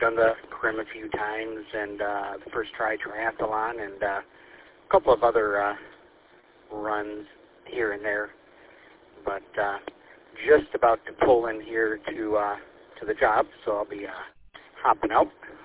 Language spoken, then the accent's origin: English; Davison, Michigan, United States; In the city of Davison. I grew up in the Davison area my whole life.